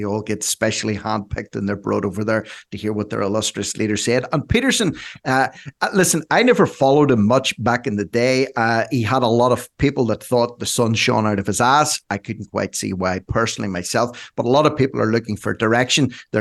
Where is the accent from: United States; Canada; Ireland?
Ireland; I'm just an Irishman with a chip on his shoulder.